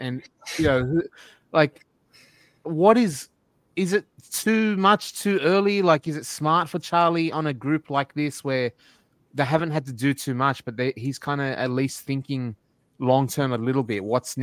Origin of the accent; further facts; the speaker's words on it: Australia; like, as an Australian, I am fully aware of the reputation of Harvard and the Ivies and all that sort of thing